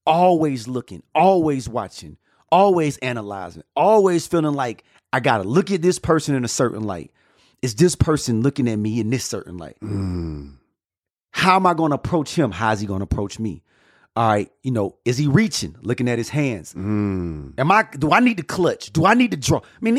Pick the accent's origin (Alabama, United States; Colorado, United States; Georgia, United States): Georgia, United States; Atlanta; You from Miami? I'm from Atlanta.